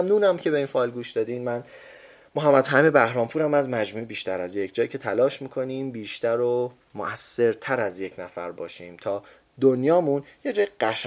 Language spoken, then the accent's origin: Persian; Tehran, Tehran Province, Iran; توی محلی بزرگ شدیم، منطقه 11 تهران بود، سمت در حقیقت شوش و اینها بودش